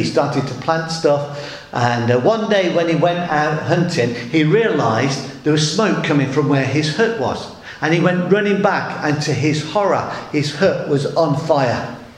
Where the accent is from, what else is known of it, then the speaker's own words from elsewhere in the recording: England, United Kingdom; When I grew up in the Midlands